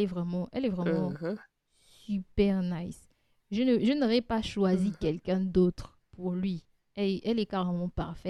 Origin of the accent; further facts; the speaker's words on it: Gabon; quand je suis partie du Gabon, ils n'étaient pas encore ensemble